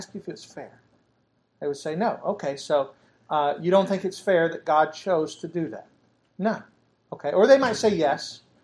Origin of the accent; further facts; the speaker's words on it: United States; born there; You know, I was born in America, the freest land that has ever been.